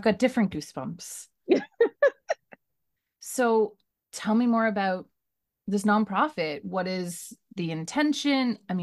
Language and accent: English; Canada; I'm Canadian. I'm like, okay, no problem.